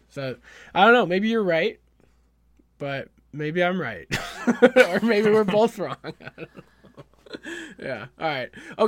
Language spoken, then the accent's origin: English; United States; It's because I'm from the United States.